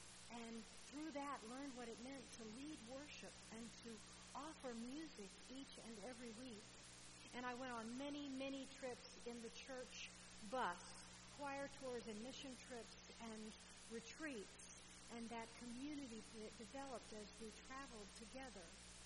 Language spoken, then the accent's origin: English; Gainesville, United States; Many of you know that I grew up here in Gainesville, and I grew up as a part of Trinity.